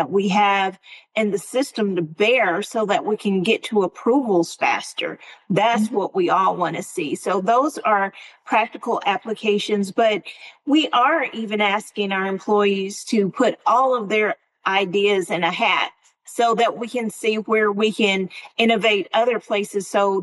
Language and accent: English; Athens, Alabama, United States; So I grew up in Athens, Alabama.